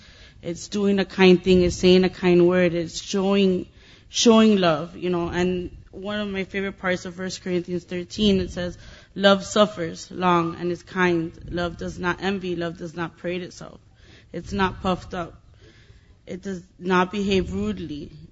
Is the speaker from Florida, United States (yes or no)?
yes; Miami, Florida, United States; I'm from Greater Grace, Miami.